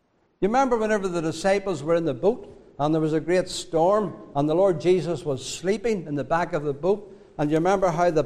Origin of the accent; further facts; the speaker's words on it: United Kingdom; We as British Christians, our land is not the land of Israel. Our land is these islands that we live upon.